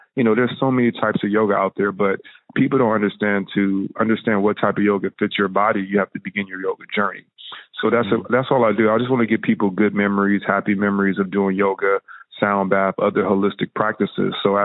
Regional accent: Compton, California, United States; So I grew up in Compton, as I told you

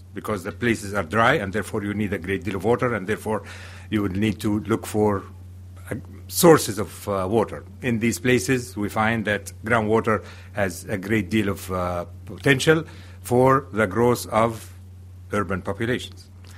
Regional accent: Egypt; I come originally from Egypt

